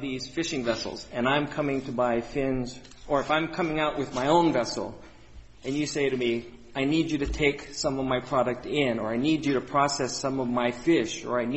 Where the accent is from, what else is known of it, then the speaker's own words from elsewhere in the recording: Hawaii, United States; I'm from Hawaii. We don't have citrus.